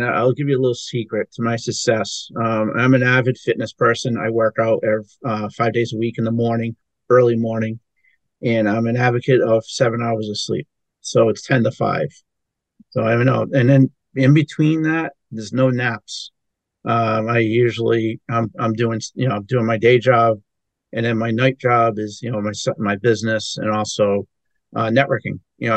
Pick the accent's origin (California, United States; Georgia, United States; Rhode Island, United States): Rhode Island, United States; Providence; now in Boston, United States; I grew up in the Providence, Rhode Island area, and I went to the big city of Boston for college, and I pretty much have not left.